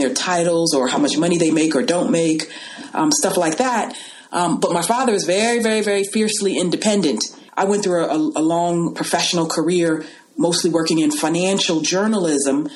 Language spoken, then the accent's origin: English; Los Angeles, California, United States; Well, I grew up in a household, like I said, I was raised in Los Angeles.